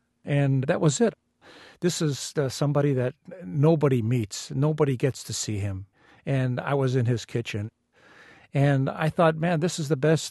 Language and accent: English; Wisconsin, United States; I'm from Wisconsin.